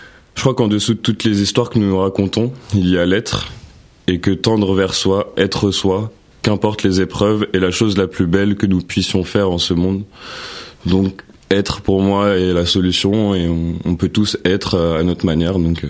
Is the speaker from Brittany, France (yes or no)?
no; Enghien-les-Bains, Île-de-France, France; born there; Non, je suis né à Enghien-les-Bains justement.